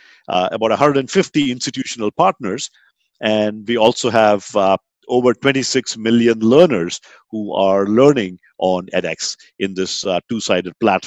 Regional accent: India; now in United States; I grew up in India, came to the U.S.

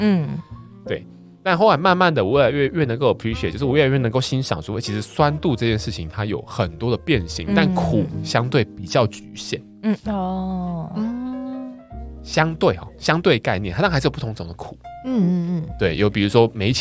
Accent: southern Taiwan, Taiwan; 因为我南部人嘛，我不知道讲一句话然后打翻一艘南部人的船

